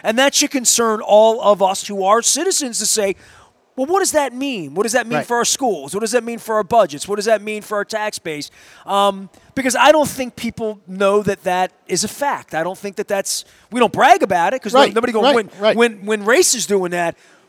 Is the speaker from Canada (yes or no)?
no; Dundalk, Maryland, United States; I'm from the East Side. I'm from Dundalk, and I guess when Dundalk High School went up